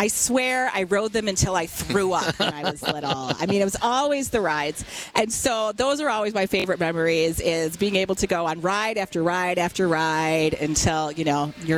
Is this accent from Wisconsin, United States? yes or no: yes; Wisconsin, United States; And I live in Waukesha County. So this Waukesha County Fair, this is my hometown.